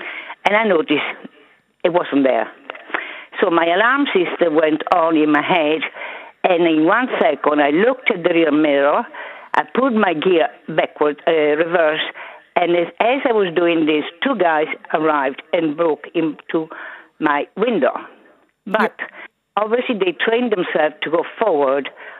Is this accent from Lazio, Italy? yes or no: yes; Rome, Lazio, Italy; now in Ireland; Yes, I'm from Rome.